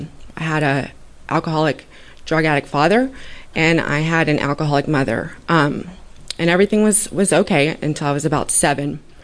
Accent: Dallas, Texas, United States; I moved to Oklahoma City. I'm from Dallas.

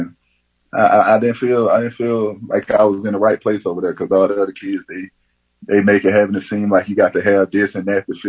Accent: Albany, Georgia, United States; Like I say, I'm from Albany, Georgia, born and raised. I was born to a single parent, single household.

